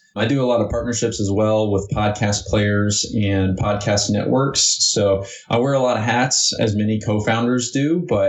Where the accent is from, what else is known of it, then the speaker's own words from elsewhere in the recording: Evansville, Indiana, United States; also born or lived in Florida; now in Indianapolis, United States; I grew up right here in Indiana, actually in southern Indiana in a town called Evansville, and moved to Florida for a brief while and then moved up to Indianapolis for a sales role